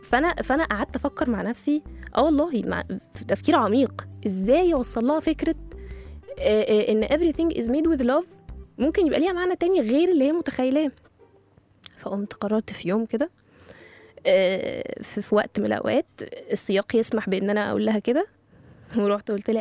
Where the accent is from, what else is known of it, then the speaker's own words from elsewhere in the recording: Egypt; ولان احنا كمصريين عندنا حب رهيب لنقل الثقافات